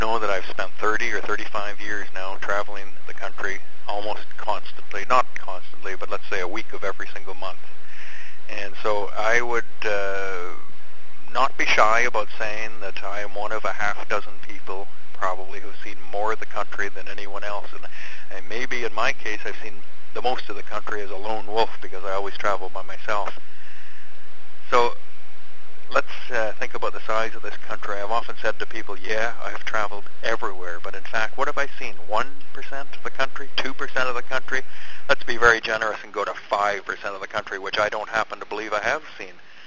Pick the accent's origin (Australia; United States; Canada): Canada; I am a Canadian.